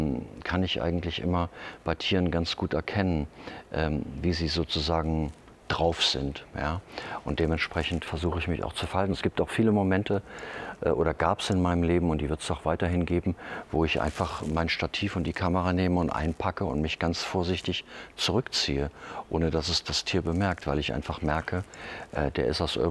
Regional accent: Gotha, Thuringia, Germany; Gotha ist meine Heimatstadt. Ich fühle mich der Stadt nach wie vor sehr verbunden. Ich mache ja auch einiges für Gotha. Und ich habe die Stadt auch erlebt, eben von Kindheit an im Wandel.

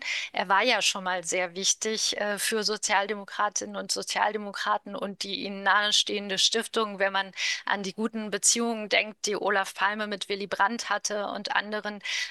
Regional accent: Saarland, Germany; Ich komme selbst aus dem Saarland, da ist das für mich ein Thema, was absolut immer präsent ist

